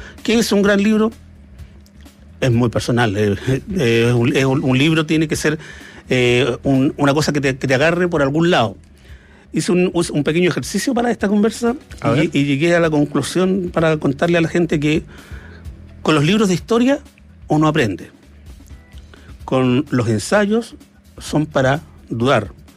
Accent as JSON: {"language": "Spanish", "country": "Chile", "said": "¿Con qué libro podríamos representar cómo somos los chilenos y por qué somos?"}